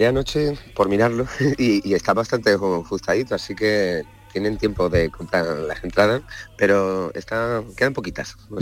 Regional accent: Extremadura, Spain; terminamos en Extremadura, yo que soy extremeño

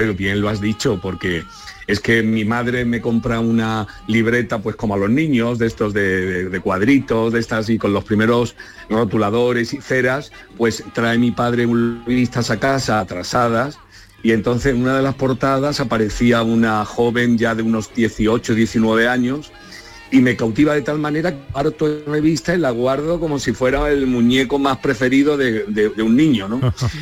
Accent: Málaga, Andalusia, Spain; now in Madrid, Spain; Pero nunca dejé Málaga. Y además, fíjate que cuando me fui de Málaga en el año 86

